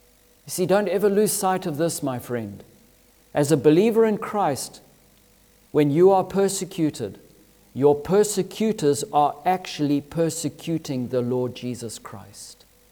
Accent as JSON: {"language": "English", "country": "Zimbabwe", "tie": "born or raised there", "said": "growing up in Zimbabwe, I have a vivid memory of this. We used to herd our cattle into those dips"}